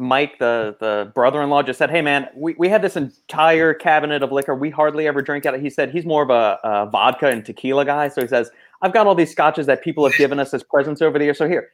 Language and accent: English; Scotland, United Kingdom; That's the beauty of being Scottish. I can spell or pronounce things differently, including creatine and nothing happens.